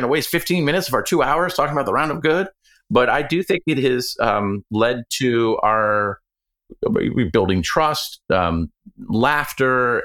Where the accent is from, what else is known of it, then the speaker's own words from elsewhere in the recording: Atlanta, Georgia, United States; also born or lived in New York, United States; I was born in New York, lived in the Northeast, spent high school in Atlanta, and came out to the Silicon Valley after business school.